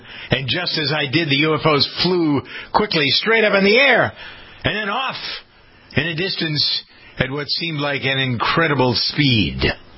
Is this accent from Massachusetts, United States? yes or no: yes; Framingham, Massachusetts, United States; Framingham is my hometown in Massachusetts.